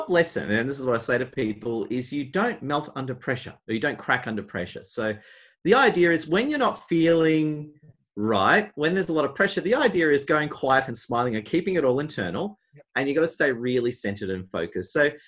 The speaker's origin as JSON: {"language": "English", "town": "Melbourne", "region": "Victoria", "country": "Australia", "said": "but I'm from Melbourne originally"}